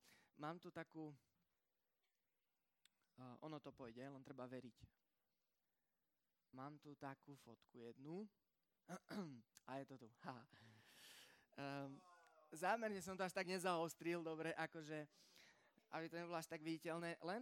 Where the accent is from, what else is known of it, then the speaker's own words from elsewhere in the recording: Romania; Vyrastal som teda nielenže v Rumunsku, a nielenže na dedine, ale na takej dedine, ktorú by ste dosť možno, že ani na mape nenašli.